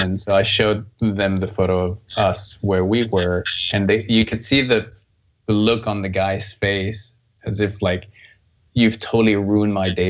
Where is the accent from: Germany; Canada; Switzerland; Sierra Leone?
Canada; now in United States; I've been living in the States. I lived in the States for about 20 years. I'm Canadian. But I lived in the States for 20 years